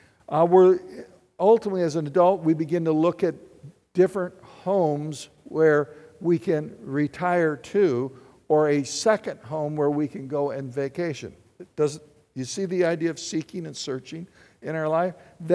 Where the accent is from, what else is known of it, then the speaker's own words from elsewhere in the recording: Battle Creek, Michigan, United States; When I was a kid, growing up in Battle Creek, there's only about eight houses on our entire city block. It was a new development there in Springfield.